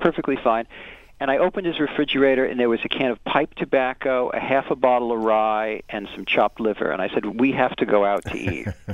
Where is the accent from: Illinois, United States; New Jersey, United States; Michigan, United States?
New Jersey, United States; That's where I'm from. I can see my home state from my window.